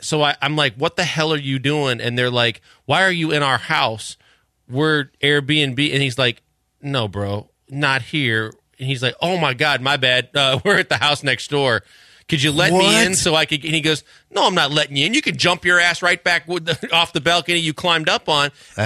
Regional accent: Milwaukee, Wisconsin, United States; And growing up in Milwaukee

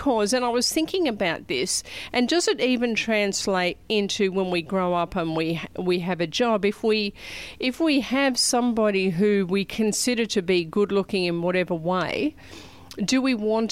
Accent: Australia; Louis, absolutely, it happened in my home country of Australia.

